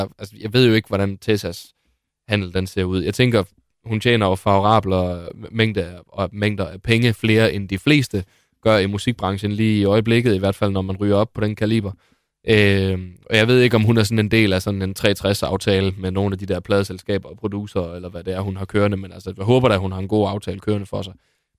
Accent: Capital Region of Denmark, Denmark; Jeg kommer fra Vestegnen, ligesom Tessa, ikke?

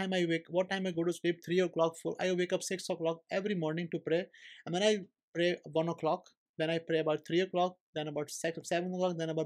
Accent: Pakistan; For example, like, you know, being a Pakistani, if I see like nice Irish restaurant, English restaurant, I would love to go there.

